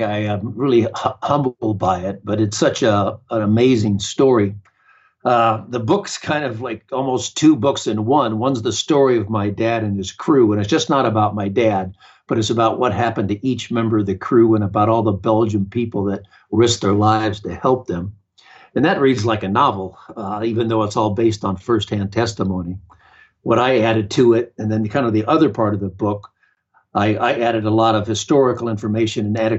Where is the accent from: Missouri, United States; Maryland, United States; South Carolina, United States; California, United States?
California, United States; Pasadena; Well, I was born in Pasadena, California. I was raised and lived in Southern California my entire life.